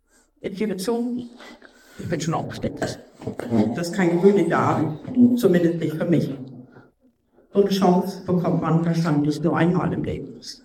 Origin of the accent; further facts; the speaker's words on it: Pfarrleiten, Germany; also born or lived in Einbeck; Ich bin 52 Jahre alt, geboren hier in Einbeck, aufgewachsen in Pfarrleiten. Ich komme dort von Pfarrleiten, wie man so ungefähr sagt.